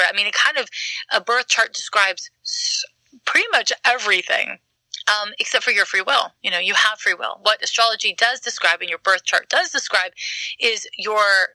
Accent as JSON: {"language": "English", "region": "Quebec", "country": "Canada", "said": "I'm from Quebec, and we have a different school system there."}